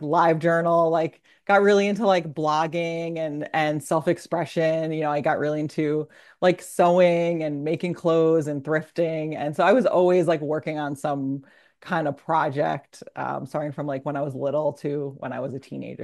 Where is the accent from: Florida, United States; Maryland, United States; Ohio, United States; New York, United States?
New York, United States; So I grew up also on Long Island. I've lived all over the island in different areas.